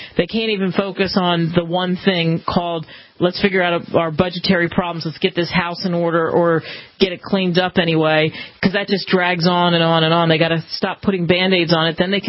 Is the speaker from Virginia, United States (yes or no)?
no; Philadelphia, Pennsylvania, United States; I mean, hey, look, I grew up in Philly, and the Constitution was drummed into my head from the time I was a kid.